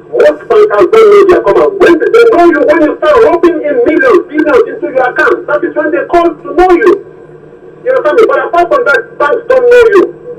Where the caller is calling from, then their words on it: Lagos, Nigeria; Calling from Lagos City, Okota.